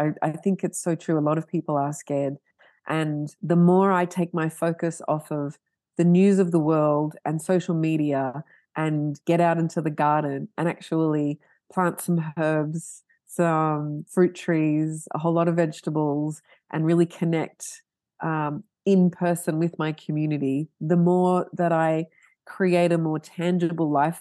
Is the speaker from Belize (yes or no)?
no; Canada; born there; moved away; also born or lived in Sydney, Australia / Melbourne, Australia / Detroit, United States; I was born in Canada. And my dad moved around a lot with his business. We ended up in Sydney and Melbourne and Detroit and back in Sydney.